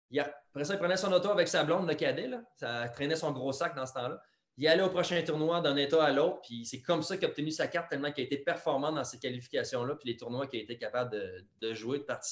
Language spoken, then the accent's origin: French; Quebec City, Quebec, Canada; moved away as an adult; Moi, je suis parti de Québec en 2005. Je suis parti à Charlotte, en Caroline du Nord.